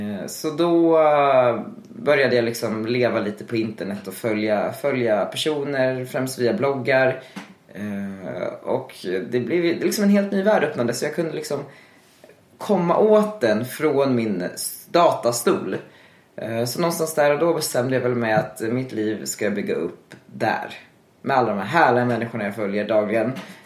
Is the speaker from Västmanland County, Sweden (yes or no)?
yes; Västerås, Västmanland County, Sweden; moved away as an adult; now in Stockholm, Sweden; Jag kom till centralstationen från Västerås, där jag är ifrån. Som nybliven 18-åring